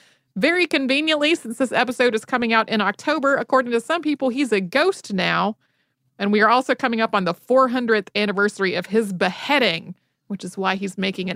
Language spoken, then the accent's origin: English; North Carolina, United States; As folks probably know, I grew up in North Carolina and its capital, Raleigh, is named after Sir Walter Raleigh